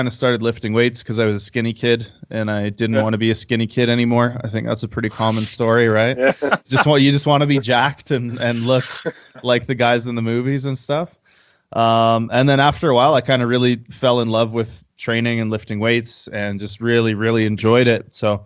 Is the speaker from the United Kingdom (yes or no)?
no; Canada; I'm a Canadian powerlifter and powerlifting coach.